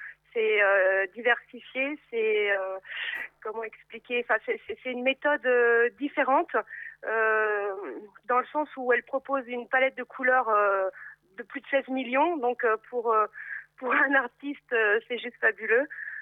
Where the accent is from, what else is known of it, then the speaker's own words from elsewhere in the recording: Lannion, Brittany, France; now in Rennes, France; J'habite actuellement sur Rennes, mais je suis originaire de Lannion. J'ai fait mon lycée et mon collège.